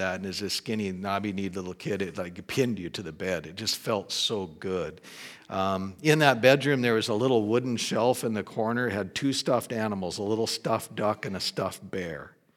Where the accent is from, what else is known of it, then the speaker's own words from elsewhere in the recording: Wolf Point, Montana, United States; moved away; I grew up in Wolf Point. We lived there until 1969, and then moved from there to here.